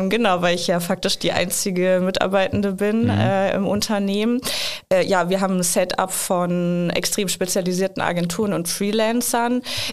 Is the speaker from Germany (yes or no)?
yes; Thuringia, Germany; ich bin in Thüringen auf dem Bauernhof aufgewachsen